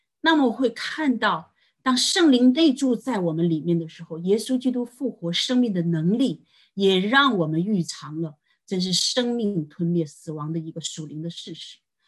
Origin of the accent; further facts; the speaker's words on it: China; 在我们中国人当中觉得死是很不吉利的